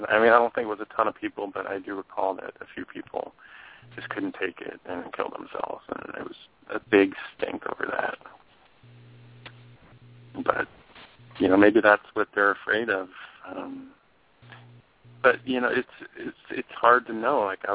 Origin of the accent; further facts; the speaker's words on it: New Mexico, United States; born there; I'm adopted, so I don't know, you know, exactly what my lineage is, but I was born in New Mexico